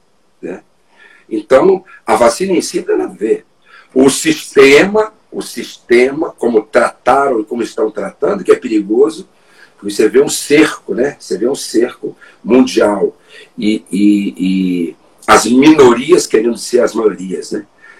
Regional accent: São Paulo, Brazil; Olha, eu nasci no interior de São Paulo, sou de São Paulo, né? E me criei num bairro chamado Brasilândia, em São Paulo. Mais precisamente, Elisa Maria.

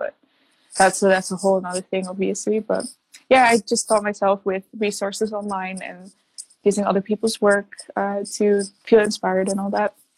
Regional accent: Netherlands; now in United Kingdom; I'm from the Netherlands. I'm currently in the UK, but I'm a Dutch artist.

